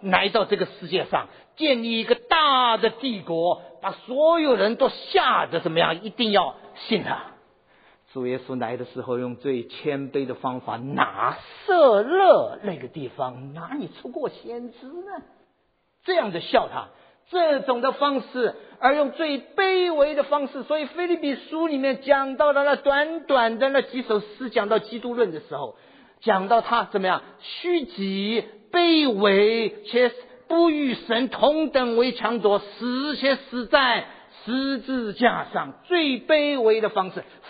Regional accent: Yancheng, Jiangsu, China; also born or lived in Shanghai; 我是江苏盐城人

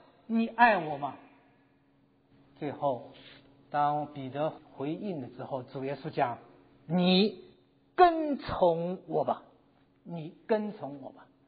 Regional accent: Taiwan; moved away as an adult; also born or lived in Shanghai, China; now in United States; 我生在中国上海，在5岁半的时候随着父母亲到了台湾，在台湾15年，大学毕业之后呢，我就到了美国来，所以在美国住了将近40多年。

